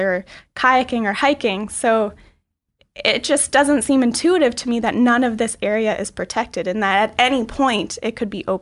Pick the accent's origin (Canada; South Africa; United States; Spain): Canada; New Brunswick; And I'm from New Brunswick